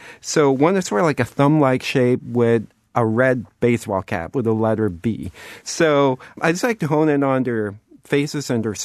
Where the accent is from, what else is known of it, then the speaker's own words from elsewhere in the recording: Philippines; I grew up watching anime in the Philippines